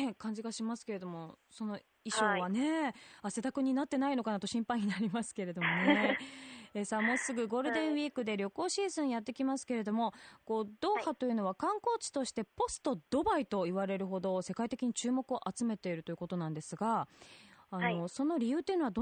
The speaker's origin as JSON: {"language": "Japanese", "region": "Akita", "country": "Japan", "tie": "born or raised there", "said": "大きさは私のふるさと秋田県とほぼ同じで"}